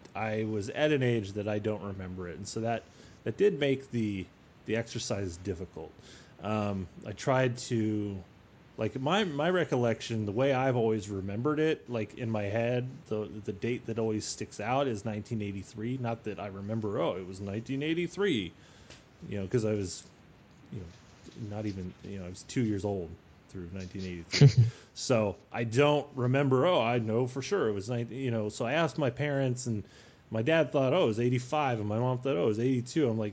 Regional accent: Hays, Kansas, United States; But I grew up in Hayes, Kansas, which now is about 4 hours from Kansas City.

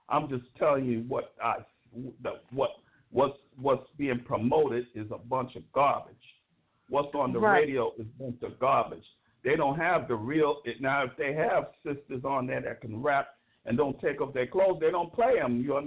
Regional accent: Brooklyn, New York, United States; I'm an OG. I come from Brooklyn. I know what how hip-hop started and what it was supposed to sound like.

